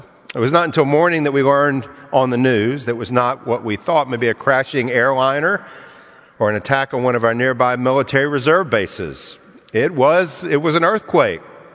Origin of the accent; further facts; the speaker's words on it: Birmingham, Alabama, United States; Birmingham, Alabama, my hometown during my high school years.